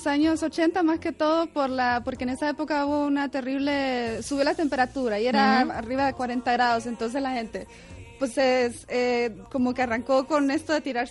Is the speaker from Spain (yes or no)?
no; Honduras; No, soy totalmente extranjera, soy de Honduras, por cierto.